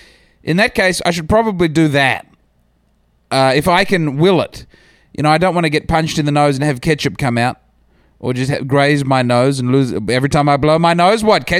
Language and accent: English; Australia; But I got to tell you, if, as an Aussie, you've got to keep it real.